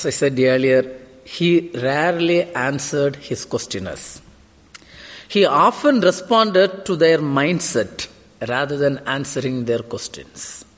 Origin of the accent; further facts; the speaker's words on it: India; especially as I come from India, where we are facing a general election, this month and next month.